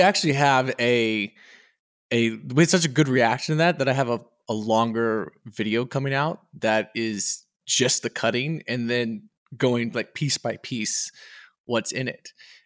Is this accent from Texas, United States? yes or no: yes; Texas, United States; You know, as a Texan, you can't not wear boots.